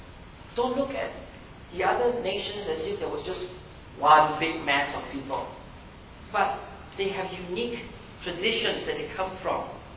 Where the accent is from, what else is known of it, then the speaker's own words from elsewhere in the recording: Singapore; I've told her how many times that I'm from Singapore.